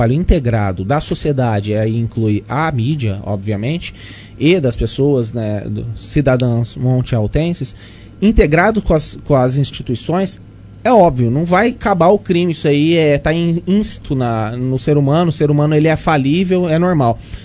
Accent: Ribeirão Preto, São Paulo, Brazil; Sou de Ribeirão Preto, nascido e criado, tenho 37 anos.

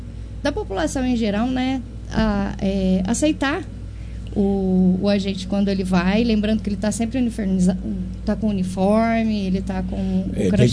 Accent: Taquaritinga, São Paulo, Brazil; Isso, sou de Taquaritinga.

